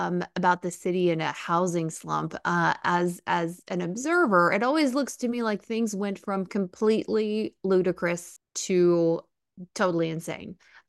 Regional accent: the South, United States; I'm from the South, and trying to explain this to my family who lives in Georgia and Alabama is just a non-starter.

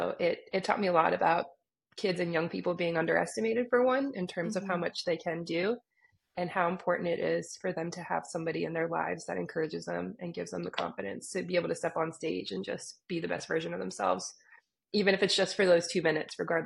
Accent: United States; visit my family overseas, I very clearly don't belong there either because I didn't grow up there. And I am American to them.

